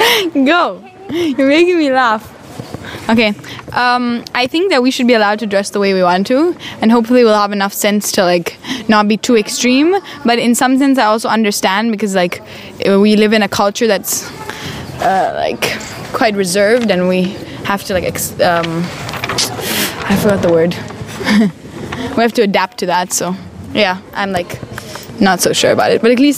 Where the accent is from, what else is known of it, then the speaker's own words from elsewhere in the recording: Oroville, California, United States; born there; I was born in Oroville.